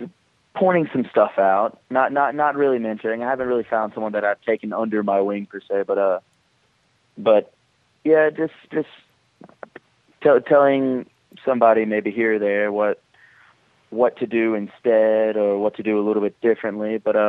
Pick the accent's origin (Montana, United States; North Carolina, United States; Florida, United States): North Carolina, United States; Burlington; I am from Burlington, North Carolina.